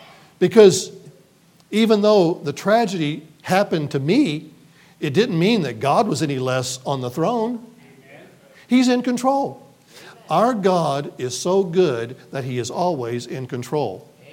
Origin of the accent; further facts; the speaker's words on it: Evansville, Indiana, United States; But I'm from Evansville, Indiana. It's right there on the Kentucky border. We live 5 minutes from the Ohio River, and so we are closer to Nashville, Tennessee than we are to Indianapolis, Indiana, okay?